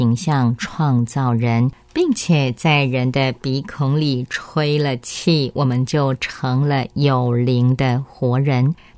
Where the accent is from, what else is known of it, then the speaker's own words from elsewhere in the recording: China; 我们中国人常说人定胜天，双手万能，又或者说我们是万物之灵啊。